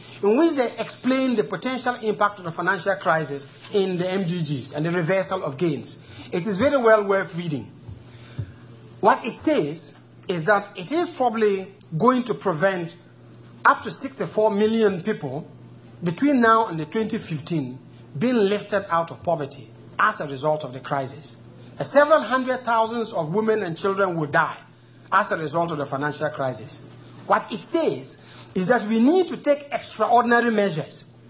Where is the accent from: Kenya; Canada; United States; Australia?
Kenya; I'm coming from Kenya